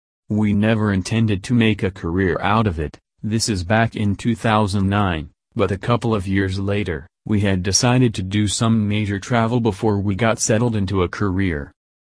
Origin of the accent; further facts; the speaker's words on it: Canada; warm, sunny beaches that I didn't get to see much of growing up in Canada.